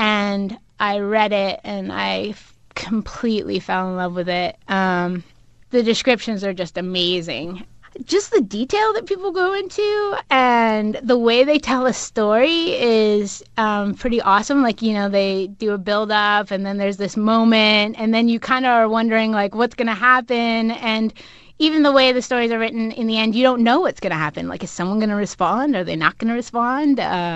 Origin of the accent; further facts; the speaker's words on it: Canada; a girlfriend of mine who actually I grew up with in Canada